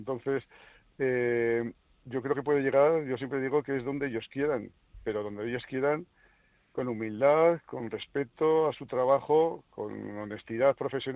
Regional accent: Spain; como digo, españoles y como entrenador y seleccionador que soy en este momento.

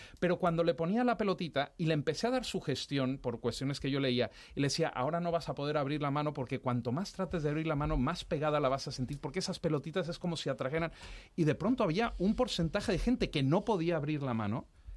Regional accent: Mexico; now in Madrid, Spain; Yo soy mexicano, para los que estaban preguntándose. Soy mexicano, pero mi padre era de aquí de Madrid, madre colombiana, y yo me vine hace 20 años, en el 2001, a Madrid.

